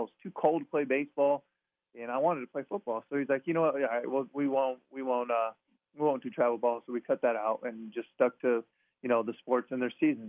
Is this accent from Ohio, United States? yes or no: no; La Mirada, California, United States; I grew up in La Mirada, California. It's the border city of LA County and Orange County. So we're pretty far south on the LA County side. And I went to La Mirada High School.